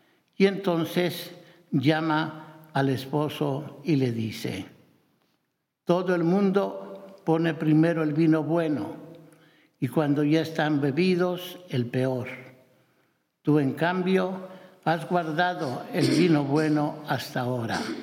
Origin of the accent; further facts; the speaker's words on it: Mexico; porque la mayoría de los que estamos aquí, pues somos de México